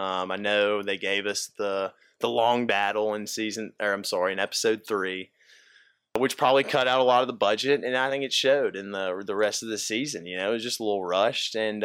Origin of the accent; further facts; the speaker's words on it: Alabama, United States; You know, growing up in Alabama, pro sports aren't really a thing